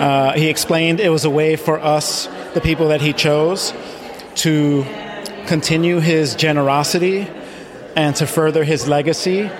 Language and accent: English; New York City, New York, United States; You know, I grew up in New York City. I first encountered the work on the subway.